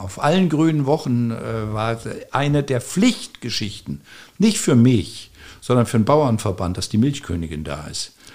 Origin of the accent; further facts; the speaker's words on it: Rhineland-Palatinate, Germany; Ich komme aus Rheinhessen. Mhm. Meine Familie mütterlicherseits kommt aus Rheinhessen.